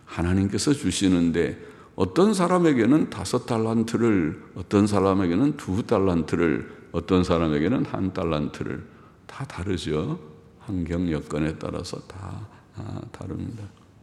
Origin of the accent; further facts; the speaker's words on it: South Korea; 대한민국에 태어난 거 감사하죠.